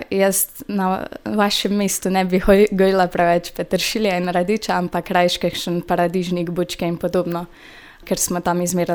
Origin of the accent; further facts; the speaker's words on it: Idrija, Gorizia, Slovenia; prihajam iz Idrije, hodim v gimnazijo Jurjevega Idrija, zdaj sem četrti letnik.